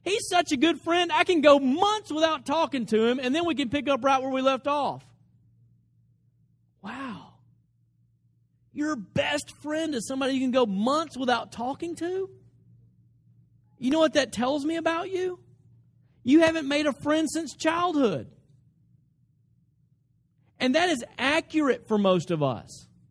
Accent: the South, United States; Now, I'm from the South. And let me tell you something about cooking in the South.

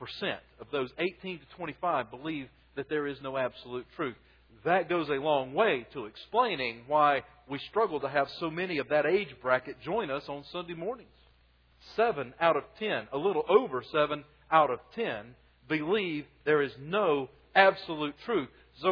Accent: Spartanburg, South Carolina, United States; It reminds me of growing up in Spartanburg, where textiles were the order of the day

